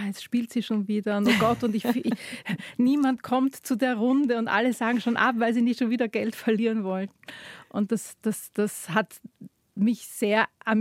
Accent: Graz, Styria, Austria; born there; Ich bin ja in Graz geboren, das ist in der Steiermark, die Hauptstadt der Steiermark.

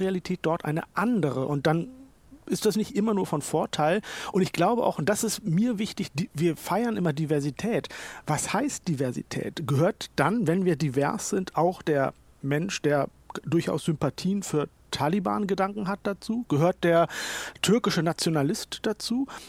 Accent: Lower Saxony, Germany; Aber fahren Sie mal irgendwo aufs platte Land in Niedersachsen, wo ich herkomme

